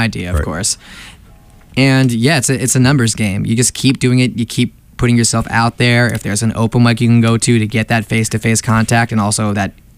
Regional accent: Springfield, Massachusetts, United States; also born or lived in Boston; now in Los Angeles, United States; do I say I'm from Boston at this point, because I've lived here for 12 years versus 18 years in the Springfield area.

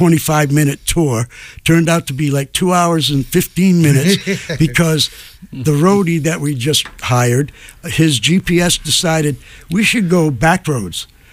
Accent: Rhode Island, United States; now in Connecticut, United States; born and raised in Rhode Island, but I got misplaced and displaced to Connecticut because lower taxes and a lot more fun.

